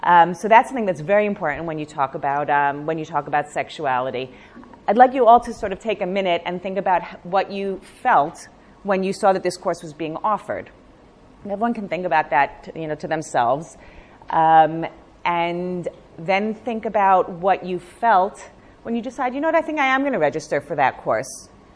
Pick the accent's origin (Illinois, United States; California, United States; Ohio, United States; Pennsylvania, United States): Pennsylvania, United States; Philadelphia; I grew up in Philadelphia. We grew up together in Philadelphia. And we grew up in a very nice little sheltered modern Orthodox community.